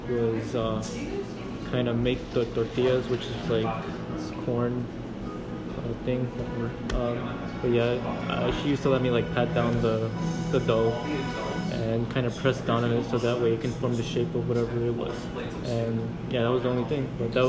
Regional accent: Brooklyn, New York, United States; I grew up in Brooklyn, New York, around the Midwood and Bensonhurst area.

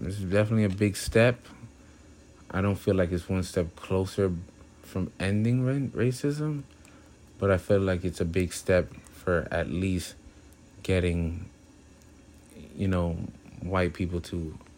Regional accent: The Bronx, New York, United States; That's I'm an actual Black man from born and raised in the Bronx, 24, I've been going through all this.

